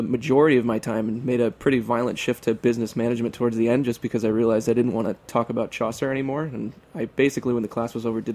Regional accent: Milford, Connecticut, United States; It began in my hometown, which is Milford, Connecticut, in southern Connecticut.

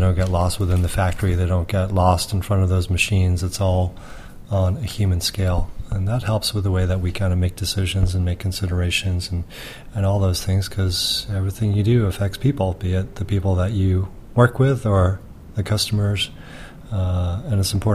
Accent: New Jersey, United States; And we are both from New Jersey.

